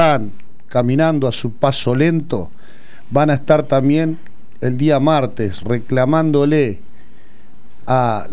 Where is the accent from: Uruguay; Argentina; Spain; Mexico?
Argentina; porque somos argentinos